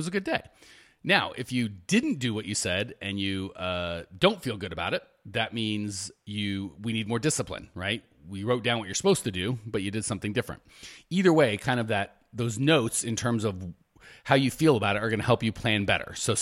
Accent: Phoenix, Arizona, United States; We rented another even bigger, even fancier mansion right here in my hometown, Phoenix, so I don't have to travel.

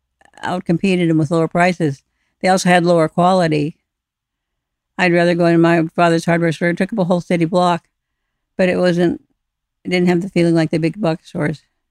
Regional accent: Tucson, Arizona, United States; Well, we didn't have a television. It felt like its own world when I got to school

